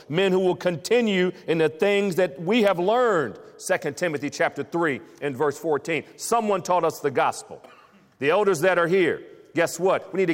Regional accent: Toledo, Ohio, United States; I was in Toledo, Ohio, my hometown, about a month ago.

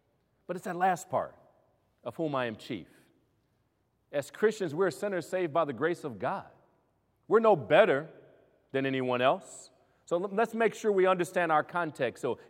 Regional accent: Lincoln, Nebraska, United States; born there; When I was born in Lincoln, Nebraska

